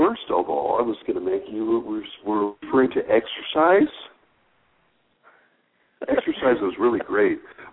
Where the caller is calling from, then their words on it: California, United States; I'm calling from California.